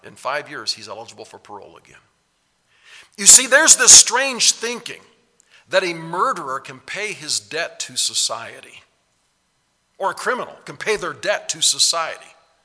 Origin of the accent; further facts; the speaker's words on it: Hutchinson, Kansas, United States; born there; I grew up in Hutchinson, Kansas. That's where I was born. I shouldn't say I grew up there.